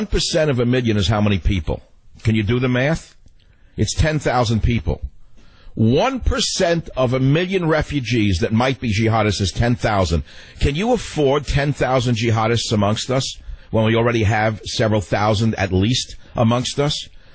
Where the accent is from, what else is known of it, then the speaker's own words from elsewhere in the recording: New York, United States; I grew up with it in New York